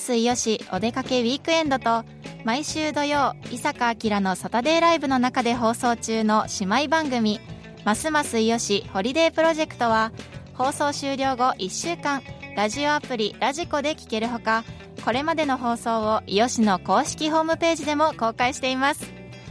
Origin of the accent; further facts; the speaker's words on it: Iyo, Ehime, Japan; 特に私のような伊予市出身者には